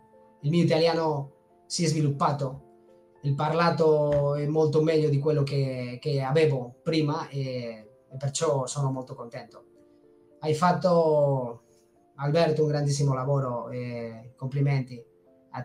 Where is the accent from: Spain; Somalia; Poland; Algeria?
Spain; Italian is a second language; sono spagnolo